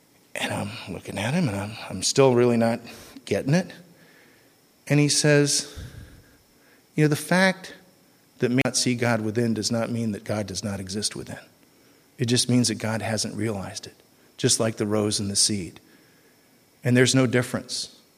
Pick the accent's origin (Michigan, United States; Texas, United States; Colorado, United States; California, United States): California, United States; Redondo Beach; I'm from Redondo Beach.